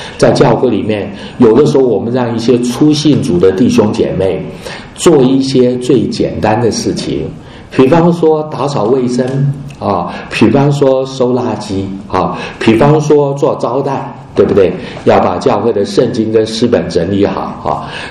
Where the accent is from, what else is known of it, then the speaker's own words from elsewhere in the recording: Chiayi, Taiwan; 我在台湾的南部长大，那么然后我们住的地方是嘉义，离那个乡下很近哈。